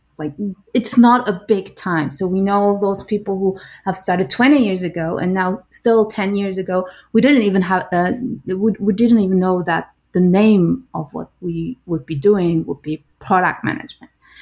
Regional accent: Berlin, Germany; now in Switzerland; I'm in Switzerland. I'm originally from Berlin, so I am a bit of the people, you know, who talk no bullshit, like from the DNA

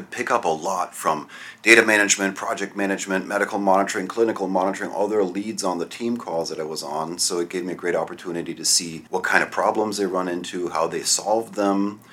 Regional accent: Germany; now in United States; although I'm an American, I grew up in Germany, spent 32 years growing up there.

